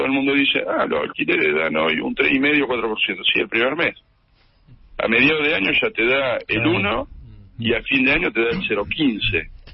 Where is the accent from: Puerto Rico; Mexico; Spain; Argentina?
Argentina; San Pedro, Buenos Aires Province; yo soy de San Pedro, un pueblo de 40.000 habitantes